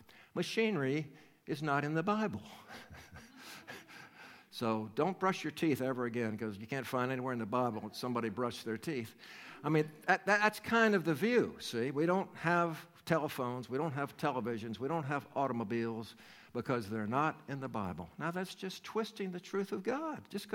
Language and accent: English; North Carolina, United States; You know, I'm from North Carolina, and in the mountains of the state I live in, and into Tennessee and some of the surrounding areas